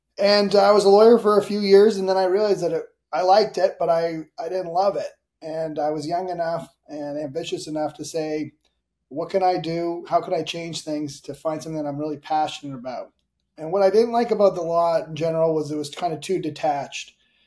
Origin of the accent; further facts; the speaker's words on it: Canada; now in United States; part of what drove me to become a doctor is I'm from Canada